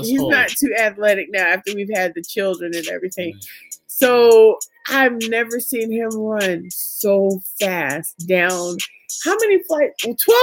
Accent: California, United States; I'm from California, so I know how that is.

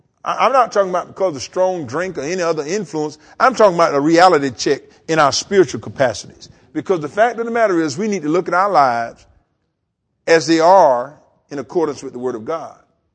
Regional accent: the South, United States; I grew up in the South. My grandmother had a big old hot tub that she used to put out in the backyard

